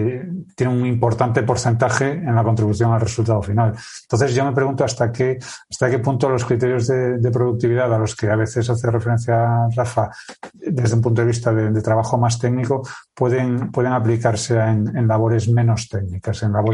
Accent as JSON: {"language": "Spanish", "country": "Spain"}